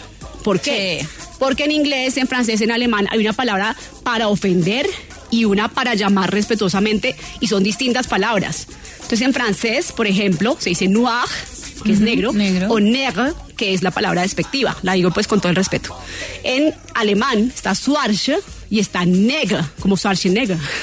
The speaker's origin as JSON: {"language": "Spanish", "region": "Bogotá", "country": "Colombia", "tie": "born or raised there", "said": "yo nací y crecí en Bogotá. Entonces, por ejemplo, me decían: ¿pero tú de dónde eres? Yo: de Bogotá. No, pero ¿de dónde eres? ¿En serio? En Bogotá no hay negros. ¿Tú de dónde eres? Di la verdad. O sea, ni siquiera me creían que era bogotana."}